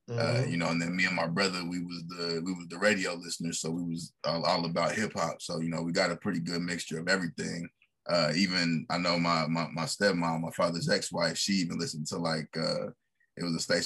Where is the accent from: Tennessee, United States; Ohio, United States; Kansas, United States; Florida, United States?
Kansas, United States; Wichita; Well, I'm from Wichita, Kansas. That's where I'm at now, actually. I've been here my whole life, pretty much.